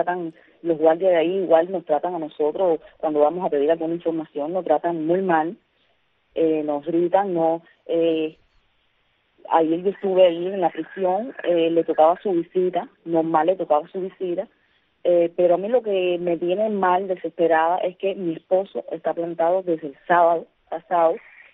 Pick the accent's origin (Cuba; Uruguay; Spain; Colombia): Cuba; Vega, Mayabeque; Nosotros somos de un pueblito que se llama Vega, aquí en Mayabeque.